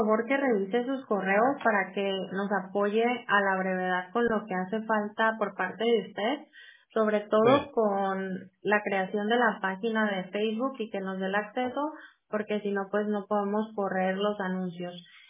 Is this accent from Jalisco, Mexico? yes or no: yes; Guadalajara, Jalisco, Mexico; born there; Yo nací en México, en Guadalajara.